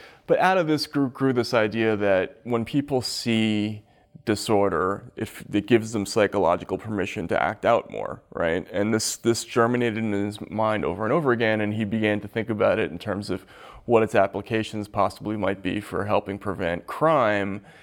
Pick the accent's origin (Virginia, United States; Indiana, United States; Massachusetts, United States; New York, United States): Massachusetts, United States; Boston; he remembered talking to people in Southie in Boston, you know, my hometown